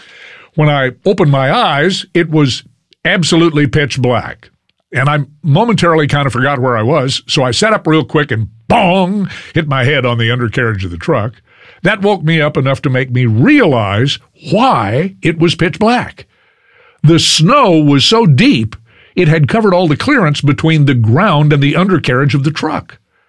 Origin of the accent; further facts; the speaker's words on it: Texas, United States; But I said, I'm from Texas. What do I know about snow?